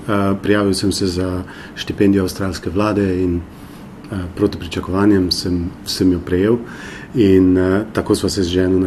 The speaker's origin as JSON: {"language": "Slovenian", "town": "Zgornja Polskava", "region": "Styria", "country": "Slovenia", "tie": "born or raised there", "also_born_or_lived": "Maribor", "said": "Odraščal sem na Štajerskem, na Zgornji Polskavi. Rojen sem bil v Mariboru, študiral sem v Ljubljani. Tako da sem v bistvu po poreklu Štajerc."}